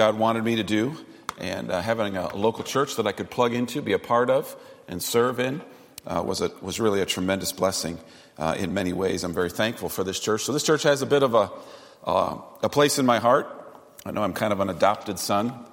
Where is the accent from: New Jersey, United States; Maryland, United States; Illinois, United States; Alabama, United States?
Illinois, United States; Rockford; also born or lived in Elgin; I was born in Elgin, grew up in Rockford, and after undergrad, I spent a couple years here.